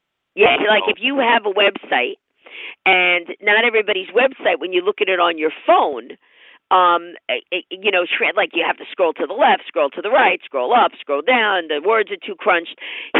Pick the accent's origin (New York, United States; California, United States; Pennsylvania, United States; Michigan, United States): New York, United States; Well, I mean, my brain, I'm a New Yorker. So first of all, just that in itself, I talk fast.